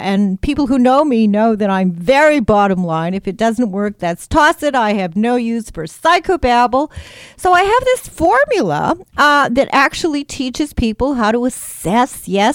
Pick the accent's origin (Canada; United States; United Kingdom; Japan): Canada; So we Canadians